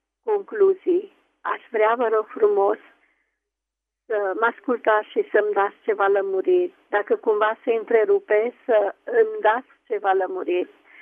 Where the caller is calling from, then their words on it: Mureș County, Romania; Sunt din Mureș.